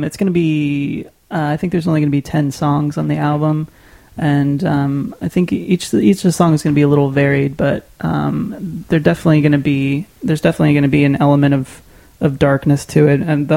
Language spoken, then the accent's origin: English; Dayton, Ohio, United States; because I'm originally from Dayton